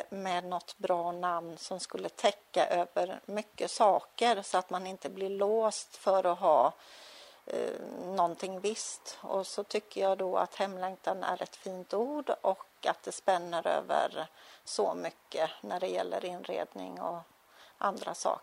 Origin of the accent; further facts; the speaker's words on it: Åkers styckebruk, Södermanland, Sweden; now in Nossebro, Sweden; Från början kommer jag från Sörmland, Åkers styckebruk som ligger mellan Strängnäs och Mariefred.